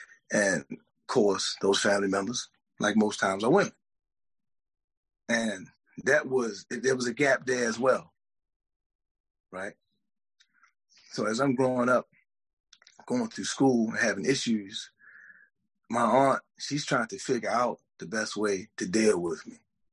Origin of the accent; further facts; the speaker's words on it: Baltimore, Maryland, United States; I was born in Baltimore. I grew up in District, I was District 17, but I grew up in District 16 and 15. So basically, Northwest Baltimore, basically West Baltimore.